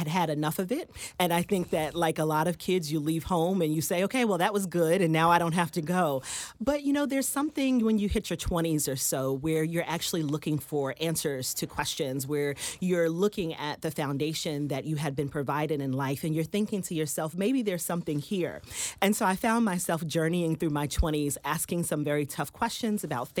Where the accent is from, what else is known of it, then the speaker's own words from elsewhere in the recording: Brooklyn, New York, United States; So I grew up in Brooklyn, New York, had a pretty typical childhood, raised by my grandparents, and we were church kids.